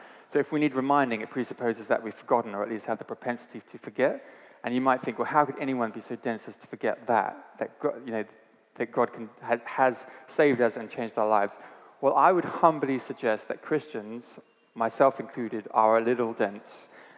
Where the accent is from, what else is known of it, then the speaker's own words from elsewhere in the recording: Brighton, South East England, United Kingdom; I grew up in Brighton.